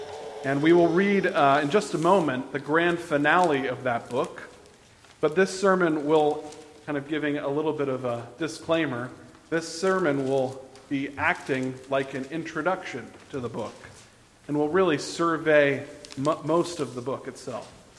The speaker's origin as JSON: {"language": "English", "town": "Lansdowne", "region": "Pennsylvania", "country": "United States", "tie": "born or raised there", "said": "Well, in my hometown of Lansdowne, Pennsylvania, just west of the city of Philadelphia"}